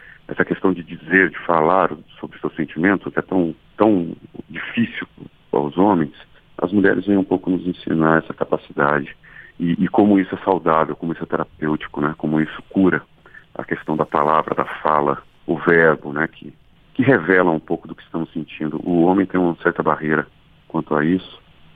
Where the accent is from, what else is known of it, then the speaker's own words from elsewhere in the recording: Lorena, São Paulo, Brazil; Eu também cresci em Lorena em algum período da minha vida.